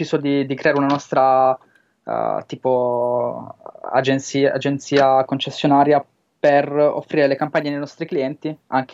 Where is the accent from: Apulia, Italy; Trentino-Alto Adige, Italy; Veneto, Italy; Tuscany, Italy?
Apulia, Italy; now in Bologna, Italy; io sono pugliese, no? Ma vivo a Bologna